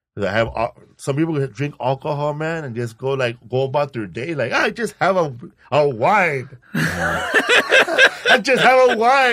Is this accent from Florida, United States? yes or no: no; Los Angeles, California, United States; Órale, I grew up in Pico Aliso.